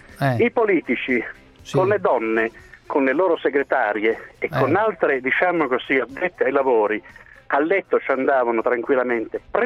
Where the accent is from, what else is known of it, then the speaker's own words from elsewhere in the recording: Bari, Apulia, Italy; Io sono di Bari.